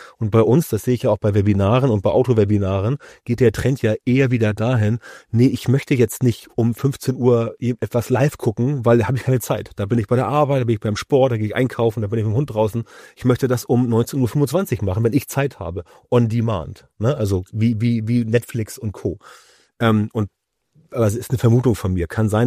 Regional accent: Hamburg, Germany; als Hamburger

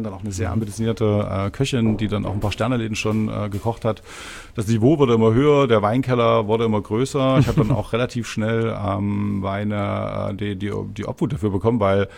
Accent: Zwickau, Saxony, Germany; Sachsen, ja. Zwickau, genau.

